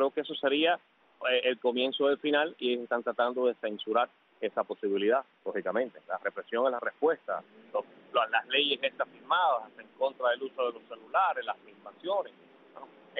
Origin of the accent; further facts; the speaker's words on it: Cuba; nosotros que somos cubanos